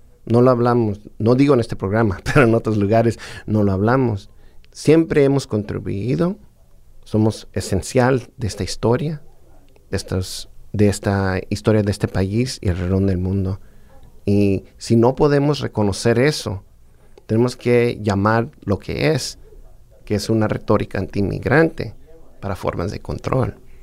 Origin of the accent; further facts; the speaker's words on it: Los Angeles, California, United States; Yo soy de Los Ángeles. Mis padres vinieron de México. Yo me creí en un barrio que se llama Boyle Heights, que muchas veces la gente lo confunde con el este de Los Ángeles porque están lado a lado.